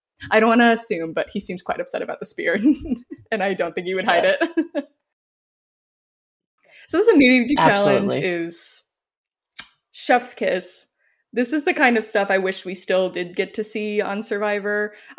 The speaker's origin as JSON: {"language": "English", "region": "Minnesota", "country": "United States", "said": "I'm from the Midwest. I can't compete. Like, I'm from Minnesota."}